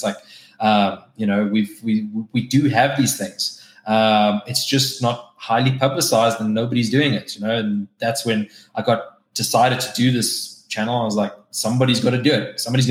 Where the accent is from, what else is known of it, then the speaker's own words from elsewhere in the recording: South Africa; now in United States; some of the questions I was asked when I told people I was from South Africa, they're like, how did you get over here? Did you use a boat to get over to America?